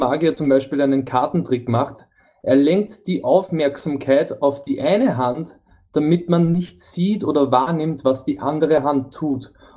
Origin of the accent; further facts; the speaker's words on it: Upper Austria, Austria; born there; ich bin eigentlich gebürtig aus Oberösterreich und bin zweisprachig erzogen worden mit Deutsch und mit Englisch.